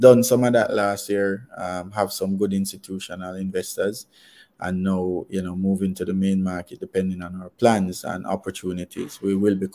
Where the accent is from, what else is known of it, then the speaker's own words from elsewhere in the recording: Scotland, United Kingdom; which is what I learned growing up in Kintyre.